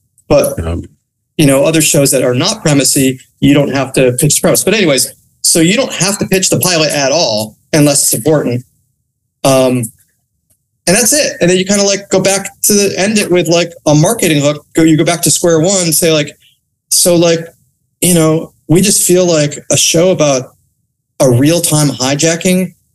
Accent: Connecticut, United States; So I grew up in Connecticut and I was a lawyer and I hated being a lawyer so much.

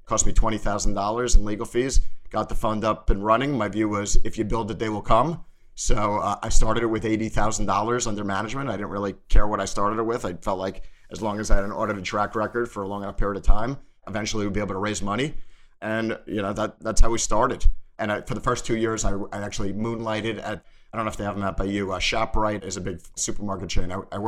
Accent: New York City, New York, United States; I grew up in New York, and my dad is a pharmacist as well. So I sort of grew up in his drugstores in New York City.

